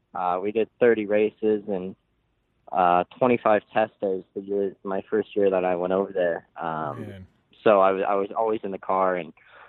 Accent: Los Angeles, California, United States; It was a big change to what I was used to growing up in Los Angeles

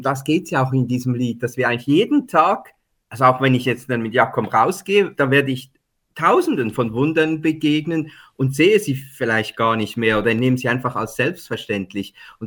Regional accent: Switzerland; Wir haben so ein lustiges Wort, was ich selber als Schweizer auch immer so niedlich finde.

